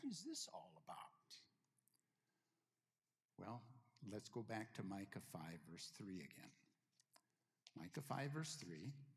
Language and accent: English; Edgerton, Minnesota, United States; just kind of like somebody doesn't ever know my hometown of Edgerton, Minnesota.